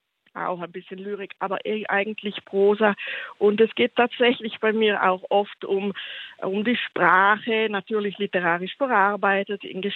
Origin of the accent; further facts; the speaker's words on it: Val Gardena, Trentino-Alto Adige, Italy; Ich bin selber bis ich 20 Jahre alt war, Skirennen gefahren, denn ich bin aus Gröden. Und jetzt schaue ich mir alles im Fernsehen an, denn als Einheimischer vermeidet man die ladinischen Täler in diesen Tagen.